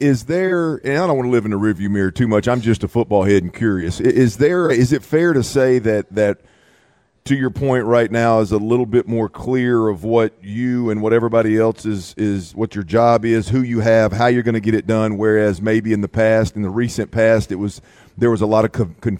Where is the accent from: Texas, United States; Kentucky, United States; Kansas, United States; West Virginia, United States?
Texas, United States; at least as a Texan, I can't go back to all of the Cowboy days.